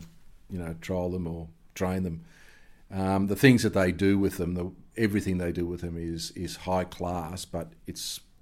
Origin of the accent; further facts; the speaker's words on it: Collingwood, Victoria, Australia; born there; I can go back a lot further back with Collingwood, because I was born in Collingwood.